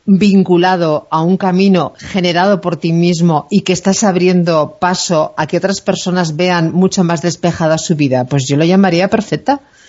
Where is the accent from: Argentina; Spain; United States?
Spain; Bilbao, Basque Country; Yo tiro para mi tierra, tiro para el norte, y muchas veces desde Bilbao, cuando estamos en Euskadi